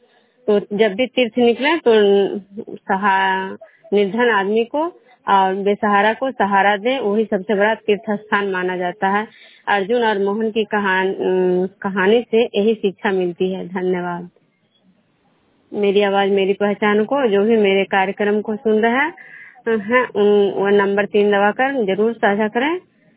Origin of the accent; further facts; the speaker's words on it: Bishnupur, Bihar, India; मैं विष्णुपुर ग्राम खजरा पंचायत नालंदा जिला नवनसा प्रखंड के निवासी हूँ।